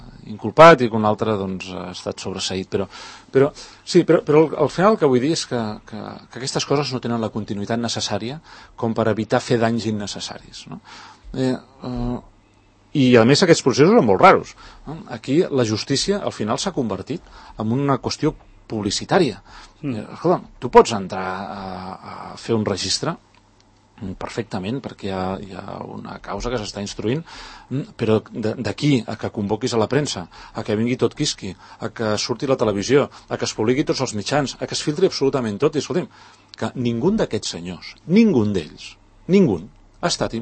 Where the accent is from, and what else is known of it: Catalonia, Spain